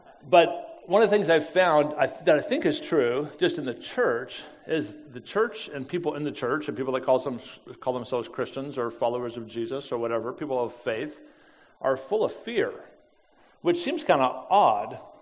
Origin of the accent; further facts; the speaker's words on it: Denver, Colorado, United States; So it is a little painful to be here since I'm from Denver.